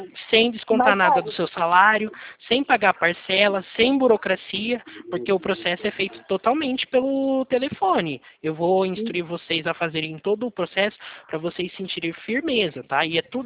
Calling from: Araras, São Paulo, Brazil; Eu falo aqui da cidade de Araras. É aqui perto também, aqui interior de São Paulo. Falo na mesma cidade, do mesmo estado que vocês.

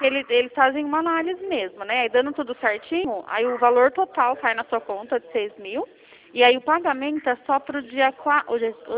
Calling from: Campinas, São Paulo, Brazil; eu falo aqui de Campinas, São Paulo.

